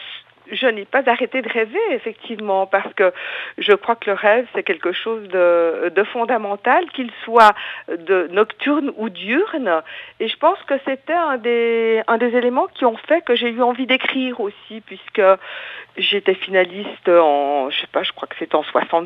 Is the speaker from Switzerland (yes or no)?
yes; Le Noirmont, Jura, Switzerland; D'ailleurs, je suis originaire du Noirmont et je trouve que c'est une région absolument magnifique.